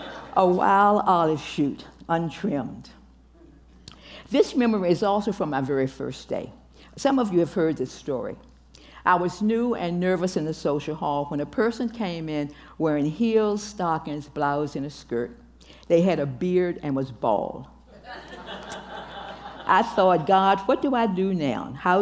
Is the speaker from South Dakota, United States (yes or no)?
no; Virginia, United States; He was right, I'm from Virginia and hate driving in the snow.